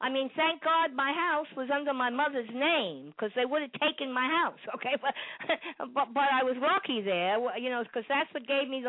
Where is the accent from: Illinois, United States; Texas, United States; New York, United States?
New York, United States; Brooklyn; also born or lived in Staten Island; I came from Brooklyn. I came from Bensonhurst, but then I went to Staten Island, New York.